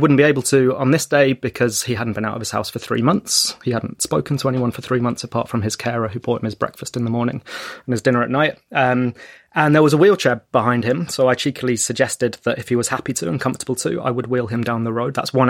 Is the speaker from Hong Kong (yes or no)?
no; Camden Town, London, United Kingdom; the shop that was my favourite place growing up in Camden Town as a kid